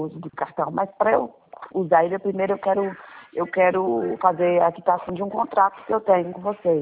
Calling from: Porto Seguro, Bahia, Brazil; Porto Seguro, Bahia.

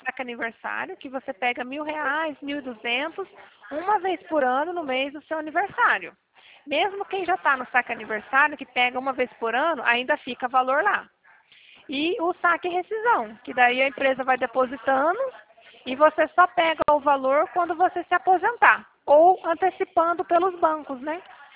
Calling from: Cornélio Procópio, Paraná, Brazil; Eu falo da cidade de Cornélio Procópio, no norte do Paraná

